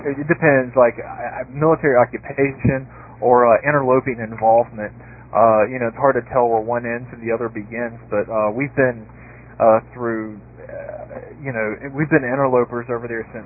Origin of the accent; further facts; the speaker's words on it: the Carolinas, United States; I was pulling my hair out because I'm originally from the Carolinas, and I'm originally from the Carolinas